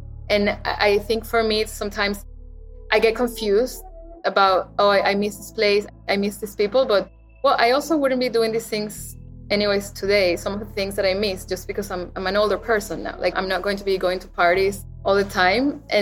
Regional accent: Venezuela; I grew up in Venezuela, of course, I already said it

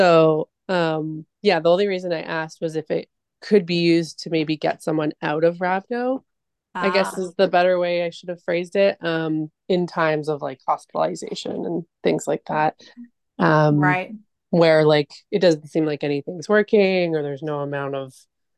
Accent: Canada; I'm from Canada.

